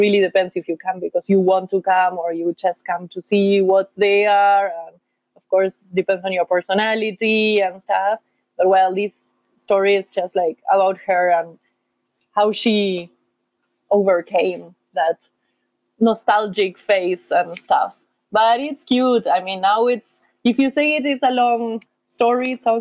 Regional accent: Argentina; I'm from Argentina, by the way, for those who don't know me.

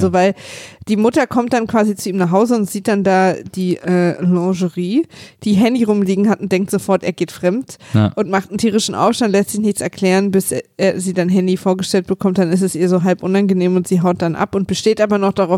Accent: East Germany, Germany; ich komme aus der DDR.

